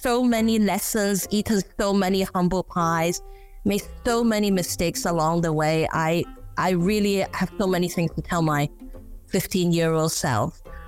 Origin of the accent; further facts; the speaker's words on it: Hong Kong; Let me go back to when I was growing up in Hong Kong.